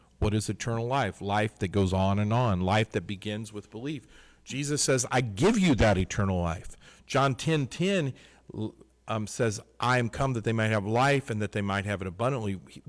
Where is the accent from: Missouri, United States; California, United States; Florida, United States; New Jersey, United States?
Missouri, United States; I'm from Missouri. Show me. I don't even ever heard that Missouri is the show me state. That's where I'm from originally.